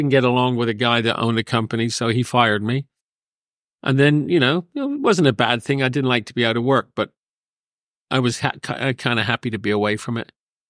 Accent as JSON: {"language": "English", "town": "Dunkeswell", "region": "South West England", "country": "United Kingdom", "said": "I'm originally out of England, the south of England, a place called, nobody will ever hear of it, Dunkeswell, which is in the county of Devon."}